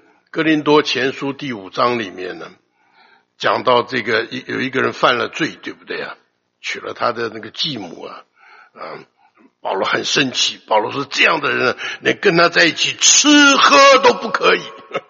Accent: China; 我们中国人这个五千年的文化，这个多少传统的东西压在头上，对不对？

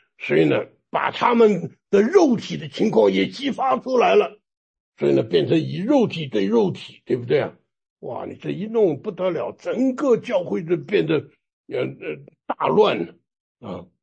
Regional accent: China; 今天呢，我们中国人常常有一句话说啊，不平则鸣啊，是不是啊？

